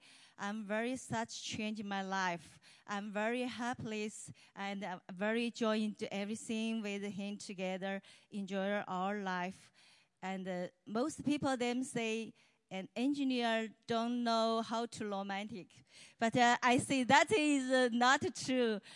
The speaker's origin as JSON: {"language": "English", "country": "China", "second_language": "English", "lives_now": "United States", "said": "You don't know English, but you are live China. You retire, you have good life. Why you have to find some man in America?"}